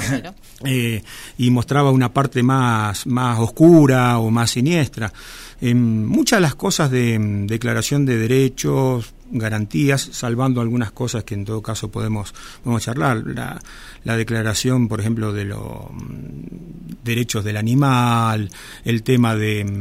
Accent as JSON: {"language": "Spanish", "town": "Rosario", "region": "Santa Fe", "country": "Argentina", "said": "yo soy santafesino, soy rosarino"}